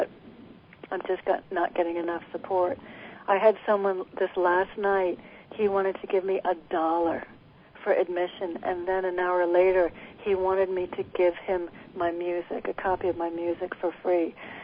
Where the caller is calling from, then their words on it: Connecticut, United States; I'm in Connecticut.